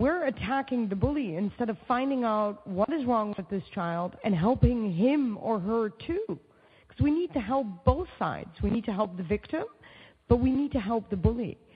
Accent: Pakistan; For example, I am Pakistani of origin, that's an identity that I can relate

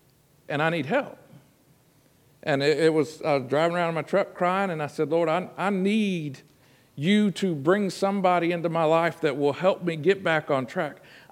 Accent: Abilene, Texas, United States; I was baptized Presbyterian, but I grew up in Elmwood United Methodist Church in Abilene, Texas.

